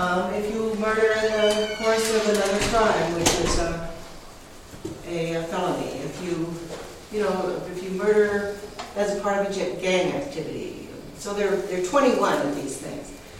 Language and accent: English; Chicago, Illinois, United States; I'm from Chicago, and I am going to be teaching tonight in the area of the death penalty